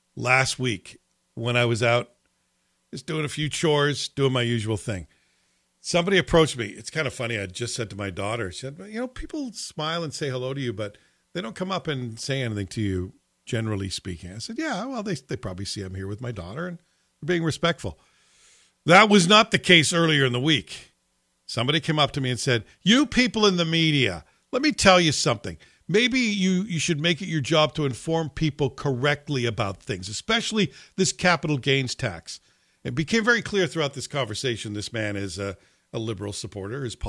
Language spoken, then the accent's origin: English; Scotland, United Kingdom; born there; I was born in Scotland.